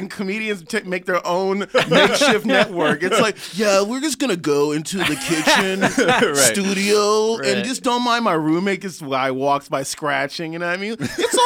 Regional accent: San Francisco, California, United States; I'm from San Francisco, where the equivalent of Skid Row is the Tenderloin

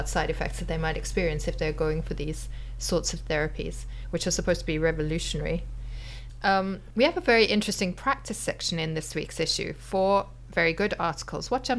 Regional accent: South Africa; When I was young, I grew up in South Africa, and I had relatives who lived in Zimbabwe.

